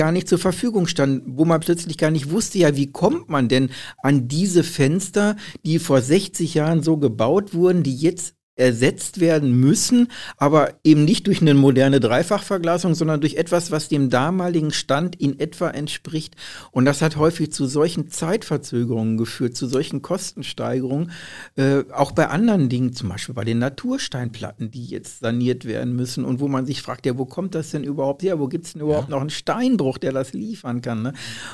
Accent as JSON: {"language": "German", "town": "Marl", "region": "North Rhine-Westphalia", "country": "Germany", "tie": "born or raised there", "said": "Also ich bin ja in Mahl geboren, aufgewachsen."}